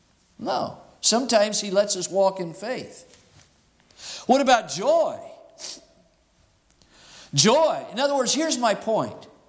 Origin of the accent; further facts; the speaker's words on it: Phoenix, Arizona, United States; Now, I grew up in Phoenix primarily. They have a lot of orange orchards.